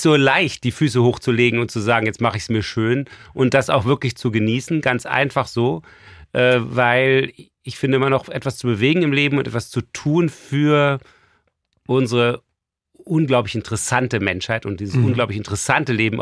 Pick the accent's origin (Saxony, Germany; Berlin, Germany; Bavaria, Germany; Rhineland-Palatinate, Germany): Berlin, Germany; East Berlin; ich bin ja auch in Preußen groß geworden, also in Ost-Berlin.